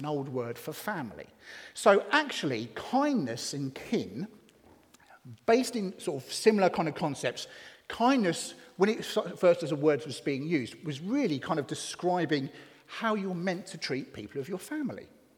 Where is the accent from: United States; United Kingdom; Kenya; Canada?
United Kingdom; England; I'm English, I have to.